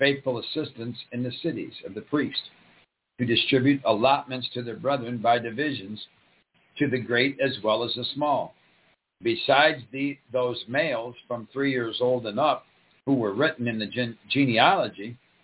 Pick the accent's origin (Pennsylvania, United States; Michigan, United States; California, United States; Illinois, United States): Michigan, United States; Growing up in Michigan, we saw them regularly.